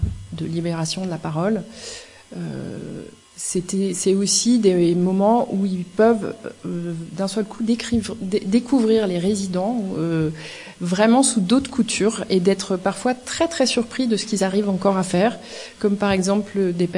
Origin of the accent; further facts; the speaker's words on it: Auvergne-Rhône-Alpes, France; moi, je suis de la Drôme.